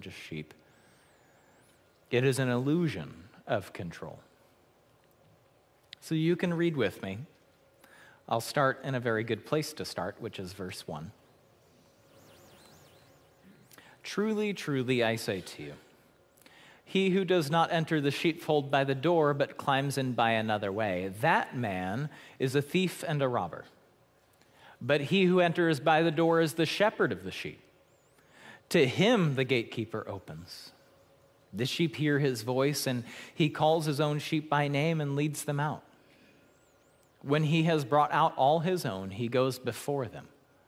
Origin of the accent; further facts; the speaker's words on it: Baltimore, Maryland, United States; maybe I don't see the appeal because I grew up in Baltimore. I've seen enough crime for a lifetime.